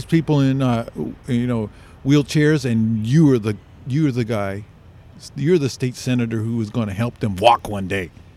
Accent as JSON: {"language": "English", "town": "Castro Valley", "region": "California", "country": "United States", "tie": "born or raised there", "said": "I'm not a Tri-Valley person. I mean, I grew up in Castro Valley, so that's that borderline."}